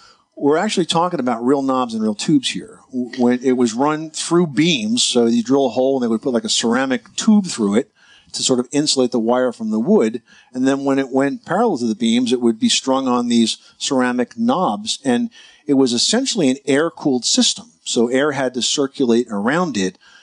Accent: New Jersey, United States; You had Congressman Don Norcross from my home state of New Jersey stopping by.

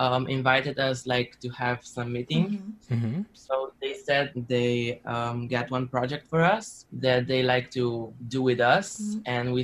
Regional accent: Slovenia; I come from Slovenia. I'm a 17 years old dancer.

